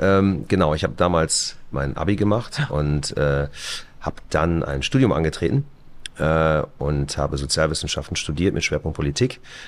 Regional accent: Straelen, North Rhine-Westphalia, Germany; Also ich wohne, also meine Heimat liegt in Nordrhein-Westfalen, in der kleinen Stadt Strahlen. Das ist ziemlich genau an der holländischen Grenze bei Venlo. Und bin Landei, ne?

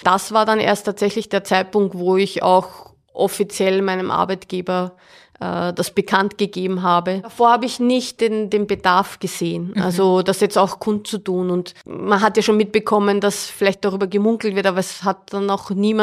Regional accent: Vienna, Austria; Ja, also ich bin Wienerin, lebe aber jetzt seit 2012 am Stadtrand in Niederösterreich. Hat sich auch so ergeben, weil einfach mein Büro in St. Pölten ist.

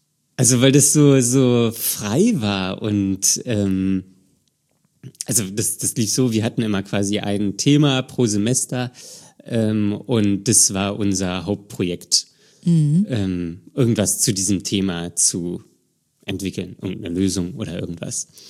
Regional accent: Berlin, Germany; meine Heimat Berlin ist.

